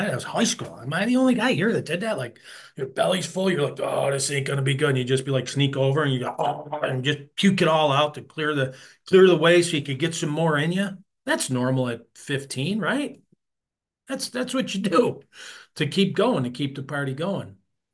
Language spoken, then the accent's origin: English; Buffalo, New York, United States; I don't know exactly when my first drink was because I grew up, like Jimmy said, we grew up in South Buffalo